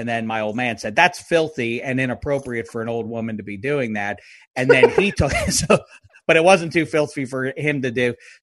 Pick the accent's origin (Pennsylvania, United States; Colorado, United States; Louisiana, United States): Pennsylvania, United States; Pittsburgh; when I was a little kid growing up in Pittsburgh, PA.